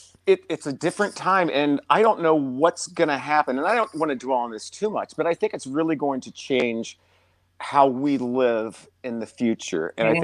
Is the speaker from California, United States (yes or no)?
no; Champaign, Illinois, United States; Well, I do a weekly check-in with my hometown, Champaign, Illinois